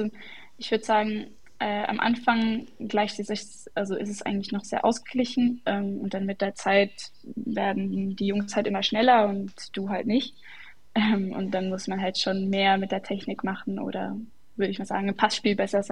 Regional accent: Steinhausen, Zug, Switzerland; also born or lived in Cham; Ich bin in Cham geboren, habe auch eine Weile da gelebt, aber eher als ich ganz, ganz klein war. Aufgewachsen bin ich dann in Steinhausen, das ist in Zug.

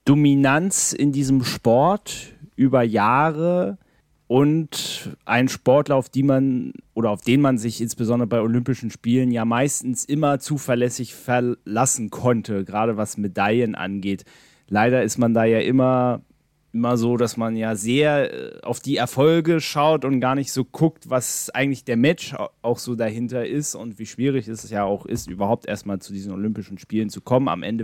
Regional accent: Berlin, Germany; ich als gebürtiger Berliner

